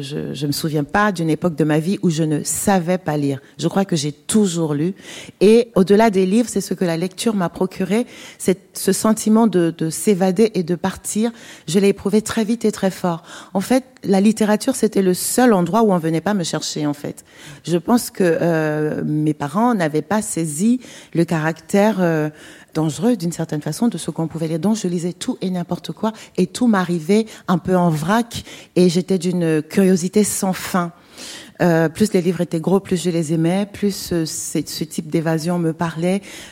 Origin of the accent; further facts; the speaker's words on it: Douala, Littoral, Cameroon; j'ai grandi à Douala, une métropole africaine comme on en connaît pas mal aujourd'hui, dans un groupe très ouvert.